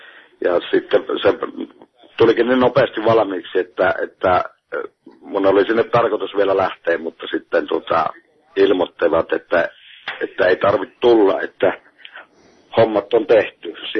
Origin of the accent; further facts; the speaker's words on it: Ivalo, Lapland, Finland; now in Helsinki, Finland; nyt olen täällä Helsingissä. Ja olen tuolta Ivalosta lähtöisin